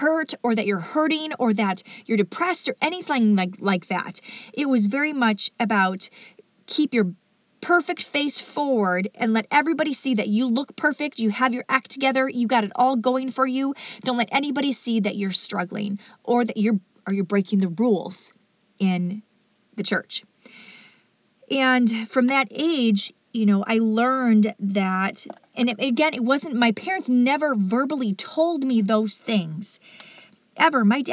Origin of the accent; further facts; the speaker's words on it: Midwest, United States; Yet even though I grew up in the Midwest, I realized that we are not meant, as humans, we are not meant to isolate.